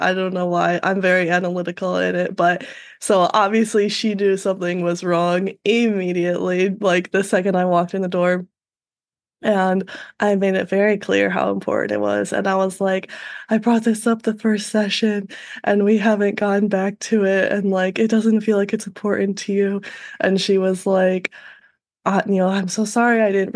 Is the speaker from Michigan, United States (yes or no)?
yes; Michigan, United States; I grew up in Michigan. I have lived in the same area for my whole life.